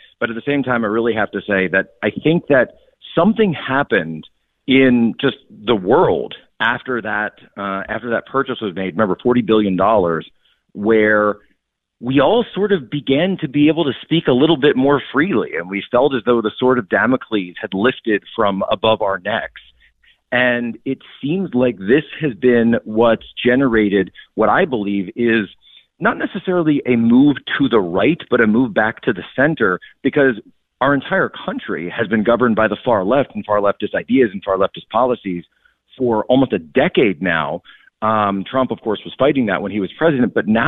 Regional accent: Philadelphia, Pennsylvania, United States; Yeah, and I'm from the Philly area. This isn't even new.

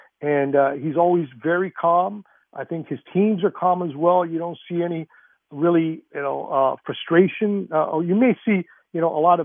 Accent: Miami, Florida, United States; I mean, I've known him from day one, and like me, born and raised in Miami, and he went to Miami High.

